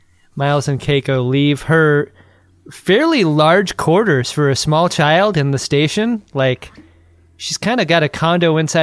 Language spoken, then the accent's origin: English; Ireland; I'm Irish, and my people have fought for a long time against this fucking stereotype.